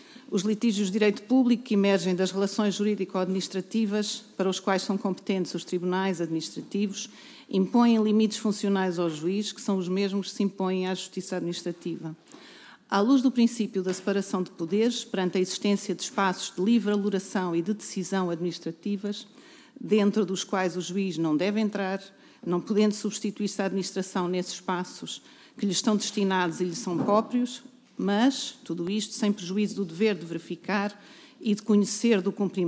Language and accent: Portuguese; Torres Novas, Santarém, Portugal; sou ribatejana, nasci em Torres Novas, no distrito de Santarém, fiz os meus estudos primários e secundários em Torres Novas e no Entroncamento